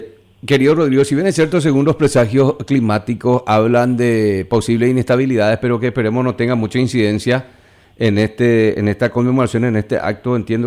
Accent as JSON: {"language": "Spanish", "country": "Paraguay", "said": "para nosotros, como paraguayos, no solamente aquí en el Chaco"}